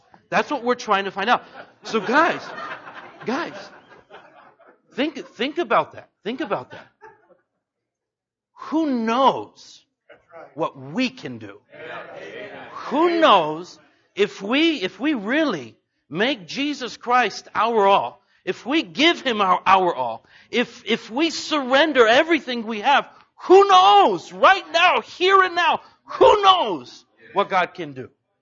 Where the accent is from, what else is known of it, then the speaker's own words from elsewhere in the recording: Mexico; obviously, you all know I grew up in Mexico, and so it's a double blessing for me.